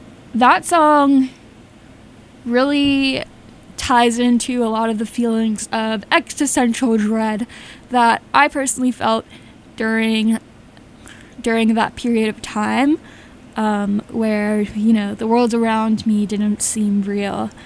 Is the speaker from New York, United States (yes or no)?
yes; Queens, New York, United States; I'm from New York City, so quarantine and COVID was really intense for me and for my community. I am from Queens, New York